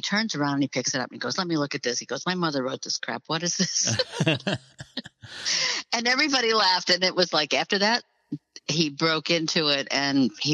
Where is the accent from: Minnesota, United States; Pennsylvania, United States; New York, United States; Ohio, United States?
Ohio, United States; Toledo; moved away as an adult; I grew up in Toledo, in and around Toledo, Ohio. And then I left when I got married.